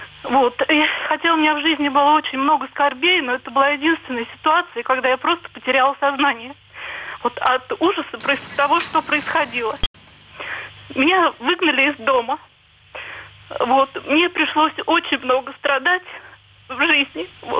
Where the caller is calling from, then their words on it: Ryazan, Ryazan Oblast, Russia; Я звоню из Рязани.